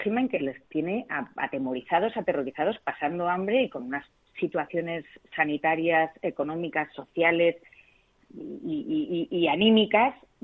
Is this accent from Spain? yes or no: yes; Spain; siendo española